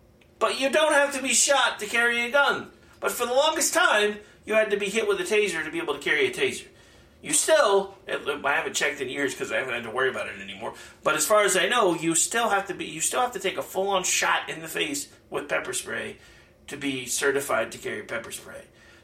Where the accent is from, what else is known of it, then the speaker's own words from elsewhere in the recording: Midwest City, Oklahoma, United States; moved to the country about almost 5 years ago, but I still consider Oklahoma City, Midwest City, my hometown.